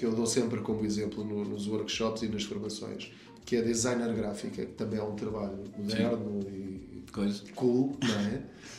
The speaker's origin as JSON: {"language": "Portuguese", "town": "Covilhã", "region": "Castelo Branco", "country": "Portugal", "tie": "born or raised there", "said": "Eu cresci numa aldeia no Sopé da Serra da Estrela, em Pulul, Conselho da Covilhã."}